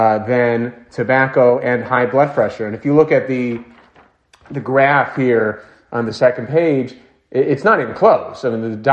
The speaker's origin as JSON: {"language": "English", "town": "Bergenfield", "region": "New Jersey", "country": "United States", "tie": "born or raised there", "said": "In my hometown of Bergenfield, I've never seen a Jewish person smoking."}